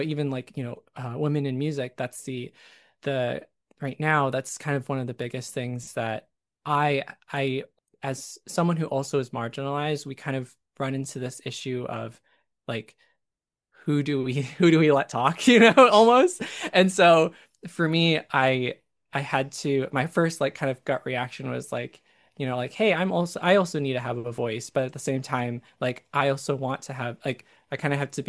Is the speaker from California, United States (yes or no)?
yes; California, United States; I would say like, "Oh, I'm from, you know, California. I was born in California."